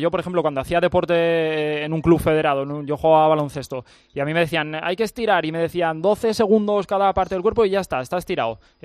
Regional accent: Alicante, Valencian Community, Spain; Y hoy, que es la primera noche, me vais a permitir que me vaya a mi tierra, Alicante, y con un buen amigo que es Juanfran Millán.

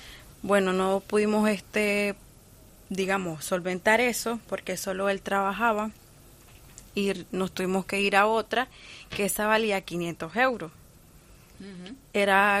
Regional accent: Nicaragua; now in Spain; que era de mi país, que yo soy de Nicaragua

